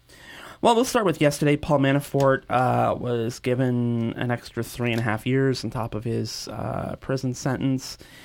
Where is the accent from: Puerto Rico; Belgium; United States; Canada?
Canada; We're Canadian.